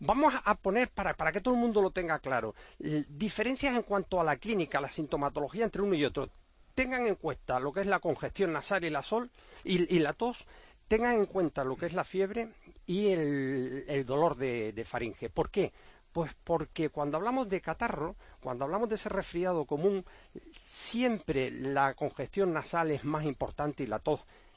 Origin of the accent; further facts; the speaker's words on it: Canary Islands, Spain; nos vamos a hacer la radio siempre a mi tierra, Canarias.